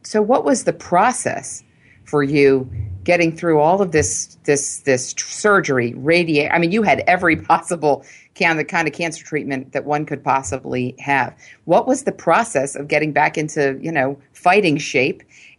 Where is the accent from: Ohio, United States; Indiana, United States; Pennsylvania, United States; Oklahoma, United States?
Pennsylvania, United States; Philadelphia; I grew up in Philly and I grew up with three brothers.